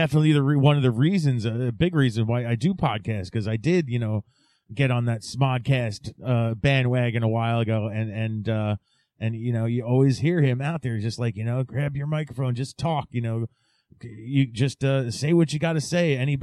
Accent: New Jersey, United States; fortunately, I am from New Jersey, and I live not too far from the Quick Stop

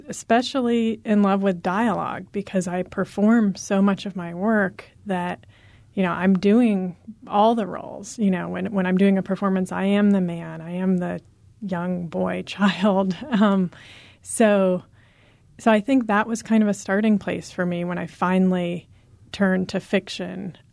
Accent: Berkeley, California, United States; now in Portland, United States; I grew up in Berkeley, like actually a bigger, in a way, more complex city.

